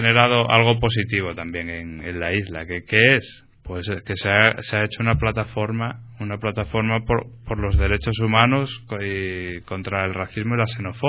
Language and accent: Spanish; Asturias, Spain; now in Canary Islands, Spain; como yo, por ejemplo, que soy asturiano, me fui a buscar la vida a Canarias.